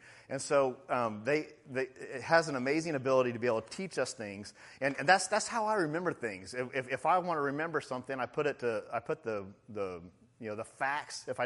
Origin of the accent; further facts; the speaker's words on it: Kansas, United States; So anyway, I learned that back in Kansas. I'm from Kansas, so maybe it's a Kansas thing.